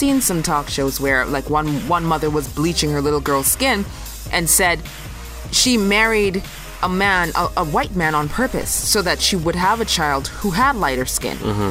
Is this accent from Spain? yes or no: no; Canada; our president, Obama, not our president, but the United States president, because we're Canadian.